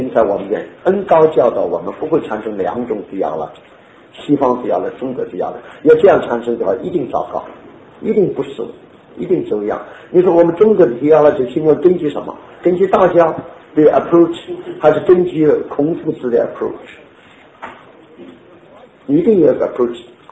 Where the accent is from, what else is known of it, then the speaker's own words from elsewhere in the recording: Taiwan; 我们在台湾长大的人一定会讲高级啊